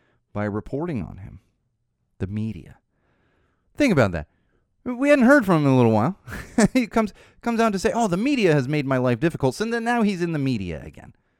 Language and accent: English; Poway, California, United States; now in Los Angeles, United States; Trust me, I grew up in Poway, Wall fans. I've been on both sides. I live in the heart of Los Angeles now. I grew up in Poway.